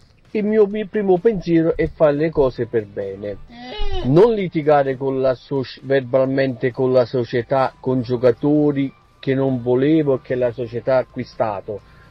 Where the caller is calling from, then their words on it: Salerno, Campania, Italy; Buonasera Quintiliano … da Salerno.